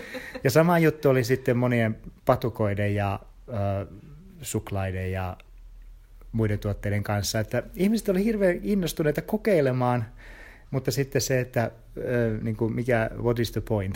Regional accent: Helsinki, Uusimaa, Finland; olen Helsingistä

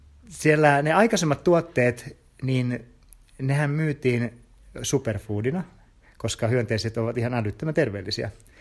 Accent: Helsinki, Uusimaa, Finland; olen Helsingistä

